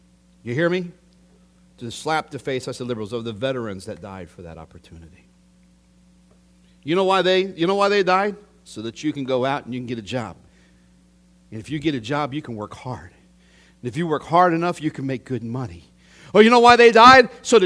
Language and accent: English; United States; I am an American. And as an American, I am living my life to the fullest that I can as an American and as a Christian American